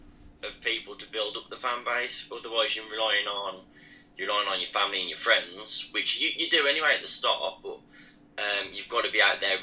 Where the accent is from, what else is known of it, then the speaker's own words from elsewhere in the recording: West Midlands, United Kingdom; accent: Birmingham; from around Birmingham, England. Specifically Staffordshire, really, though, but we might as well say we're from Birmingham because everybody assumes that the accent is Birmingham.